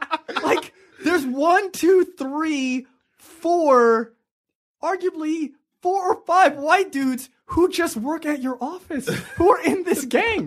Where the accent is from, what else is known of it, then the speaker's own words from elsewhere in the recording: United States; Because I'm an American.